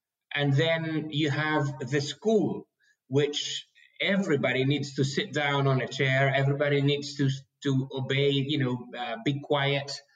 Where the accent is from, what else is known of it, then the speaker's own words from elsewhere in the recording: Greece; English is a second language; now in United Kingdom; In fact, I'm from Greece, but I did a lot of my studies in the UK in the 90s.